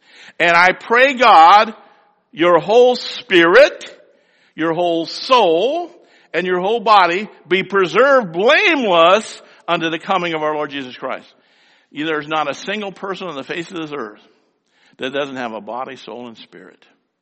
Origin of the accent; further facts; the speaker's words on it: Biloxi, Mississippi, United States; born there; Of course, there's a problem there because I was born in Mississippi. Can you imagine that? Biloxi, Mississippi. I've only been there once my whole life, except when I was born there.